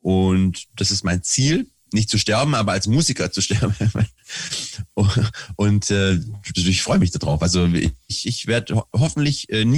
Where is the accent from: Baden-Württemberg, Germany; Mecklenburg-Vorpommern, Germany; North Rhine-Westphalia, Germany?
Baden-Württemberg, Germany; Als Schwabe kann man einem das natürlich verzeihen.